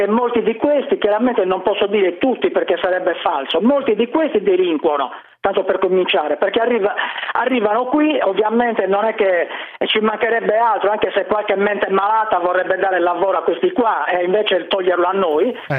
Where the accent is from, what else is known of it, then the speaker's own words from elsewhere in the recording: Sardinia, Italy; io prima di tutto sono sardo, ma sono italiano